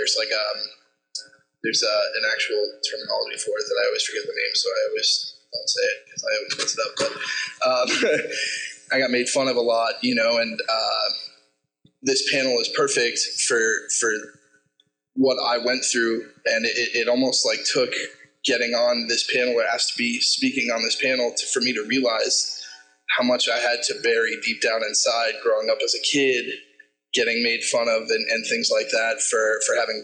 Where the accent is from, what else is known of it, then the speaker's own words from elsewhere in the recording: Florida, United States; I grew up in South Florida.